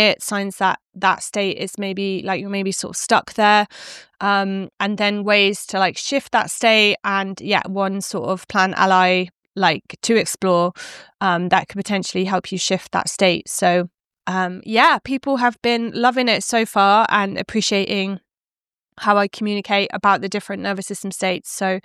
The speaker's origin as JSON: {"language": "English", "region": "England", "country": "United Kingdom", "said": "I'm from England. My family are also Welsh and I've got Irish lineages as well. I've been a DIY herbalist since I was 21 and I'm 37 now."}